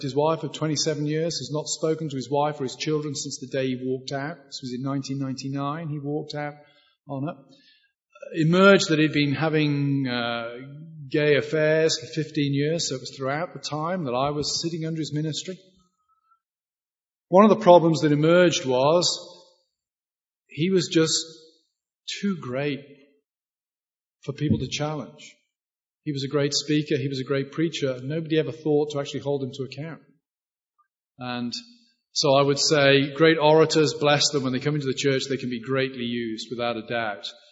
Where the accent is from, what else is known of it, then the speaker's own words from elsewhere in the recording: United Kingdom; I'm a British guy.